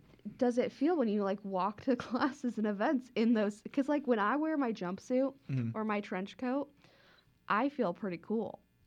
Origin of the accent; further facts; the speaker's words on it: Lincoln, Nebraska, United States; so I'm from Lincoln. I live in the city, so I don't do 4-H.